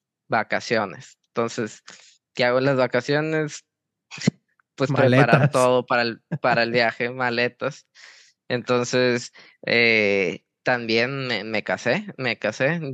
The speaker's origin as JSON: {"language": "Spanish", "country": "Mexico", "said": "somos mexicanos, tenemos un poco de picardía"}